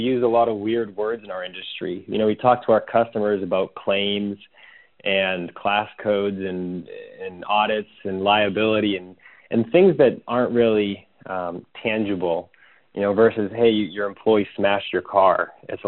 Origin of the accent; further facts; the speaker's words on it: Cape Cod, Massachusetts, United States; Yeah, so I'm from Cape Cod, which is a peninsula in Massachusetts.